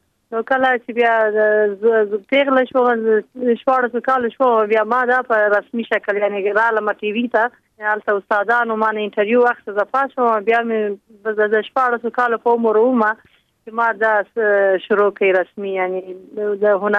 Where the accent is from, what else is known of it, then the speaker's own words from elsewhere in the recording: Kandahar, Afghanistan; زه د افغانستان نه د قندهار د سیمې یم. زه د قندهار په ښکلی تاریخي ښار کې زېږېدلی یم